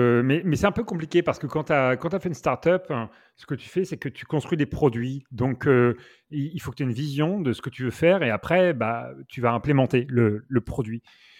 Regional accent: Normandy, France; now in New York, United States; À la base, moi, je viens de Normandie, dans un petit village où en fait... il y a beaucoup de nature, c'est très silencieux

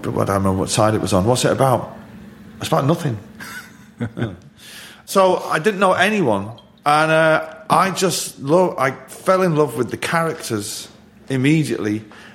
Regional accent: Manchester, North West England, United Kingdom; There's being working class and coming from a very poor background. There's that. And then there's being a Mancunian.

